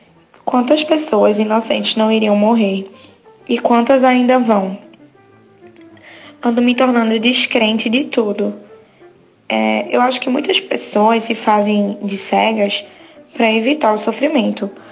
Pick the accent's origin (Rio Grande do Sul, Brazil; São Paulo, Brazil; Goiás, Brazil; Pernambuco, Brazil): Pernambuco, Brazil; Recife; Eu sou de Recife e eu conheci o teu trabalho através do meu namorado.